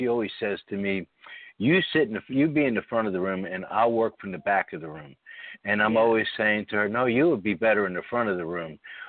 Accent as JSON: {"language": "English", "town": "Philadelphia", "region": "Pennsylvania", "country": "United States", "lives_now": "Houston, United States", "said": "I'm calling in from Houston, Texas. I've been here 21 years, but I'm originally from Philadelphia, or the outskirts of Philadelphia."}